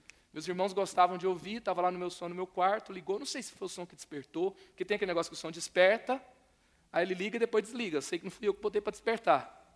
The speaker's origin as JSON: {"language": "Portuguese", "region": "Goiás", "country": "Brazil", "lives_now": "São Paulo, Brazil", "said": "eu sou goiano, torcedor do Goiás e do São Paulo, em São Paulo"}